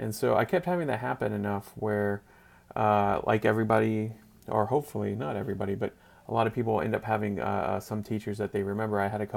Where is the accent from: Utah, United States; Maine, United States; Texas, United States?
Texas, United States; San Antonio; for those that don't know me, I have a varied background. I grew up kind of in San Antonio, Texas, in a urban suburban environment.